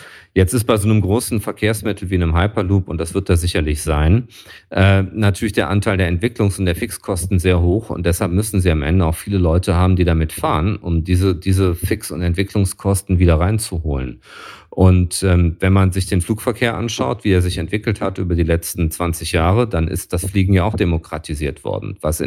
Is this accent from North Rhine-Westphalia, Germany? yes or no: yes; Düsseldorf, North Rhine-Westphalia, Germany; Als Düsseldorfer stelle ich nur fest, wenn man nach Hamburg fahren möchte